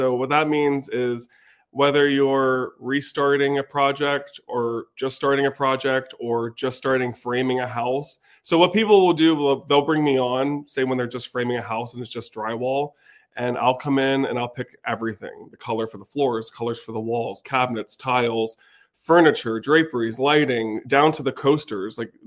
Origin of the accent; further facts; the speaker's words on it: Bethlehem, Pennsylvania, United States; So I am a Lehigh Valley native. I'm born and raised in Bethlehem.